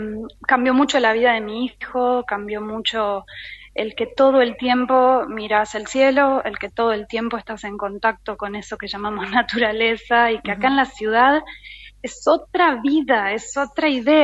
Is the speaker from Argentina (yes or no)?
yes; Buenos Aires, Argentina; moved away as an adult; hace 3 años que me fui de Buenos Aires, después de toda una vida de nacer y criarme acá